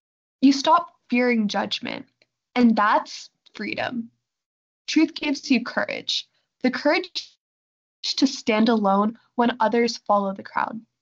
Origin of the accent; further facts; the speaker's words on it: India; We come from India, a place that's filled with such rich cultural heritage.